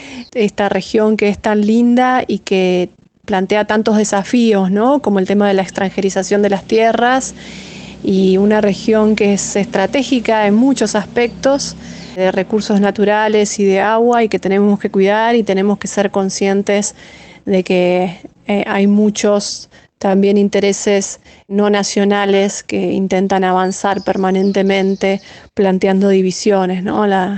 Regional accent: Bariloche, Río Negro, Argentina; yo soy de Bariloche, yo soy de la Patagonia, así que tengo un cariño muy muy grande, parte de mi corazón es patagónico.

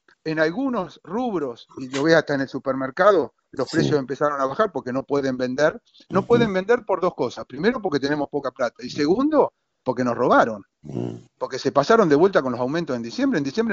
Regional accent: Argentina; como argentino

